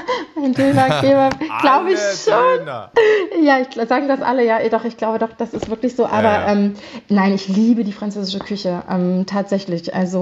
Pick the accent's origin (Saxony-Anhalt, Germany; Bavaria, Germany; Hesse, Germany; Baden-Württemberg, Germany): Saxony-Anhalt, Germany; Lutherstadt Wittenberg; moved away as an adult; also born or lived in Leipzig; now in Saint-Malo, France; Ich komme ja ursprünglich aus Lutherstadt-Wittenberg. Leipzig, dort habe ich 5 Jahre gelebt und meine Ausbildung gemacht.